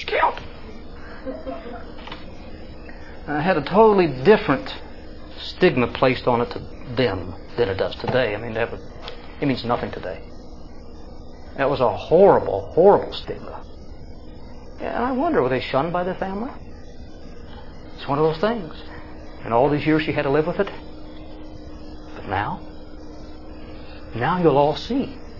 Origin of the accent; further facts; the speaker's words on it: Kansas City, United States; moved away; Look, I came from Kansas City out here in 1980. In Kansas City, my mother is still there.